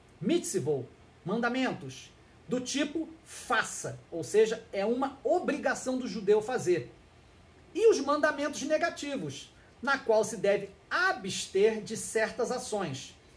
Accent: Rio de Janeiro, Brazil; eu sou mineiro do Rio de Janeiro, ai! Sou mineiro do Rio de Janeiro, nascido e criado no Rio.

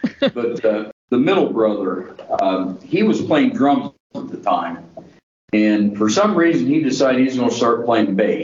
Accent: Logan, Ohio, United States; born there; now in Lancaster, United States; And I was born in Logan as well. The Haakon Hills, as most people from the outside would know it, and currently reside in Lancaster as well.

